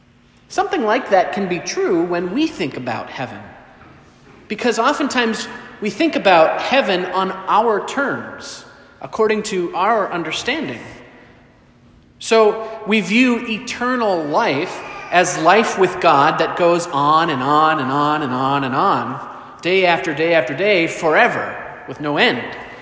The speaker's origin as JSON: {"language": "English", "town": "Duluth", "region": "Minnesota", "country": "United States", "tie": "born or raised there", "said": "Growing up in Duluth, my three brothers and I would often beg and plead with our mom, who was a stay-at-home mom, to take us to the beach, to Park Point on hot, sunny summer days."}